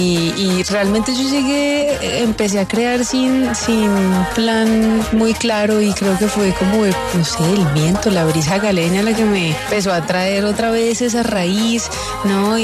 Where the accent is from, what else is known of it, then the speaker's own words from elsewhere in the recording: Cali, Valle del Cauca, Colombia; que era volver a mi tierra, volver a Cali, que ya parecía así como una utopía, pero finalmente se hizo realidad